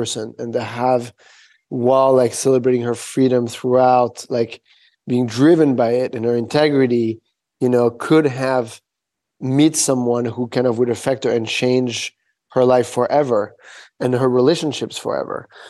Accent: Senegal; And so my experience with dance was the experience of a child growing up in Africa, because we weren't, my mother sent me to didn't send me to a white school when we were in Senegal.

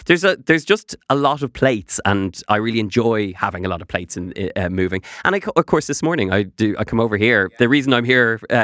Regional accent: Ireland; I grew up with a very specific hatred of potatoes. I don't know what this was as an Irish child

